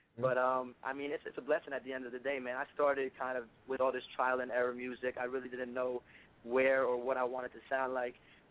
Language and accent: English; Bronx, New York, United States; now in South Florida, United States; Yeah, man. Originally, I'm from Bronx, New York, out in Riverdale, and now I'm living out in South Florida, Broward County, all day, 954.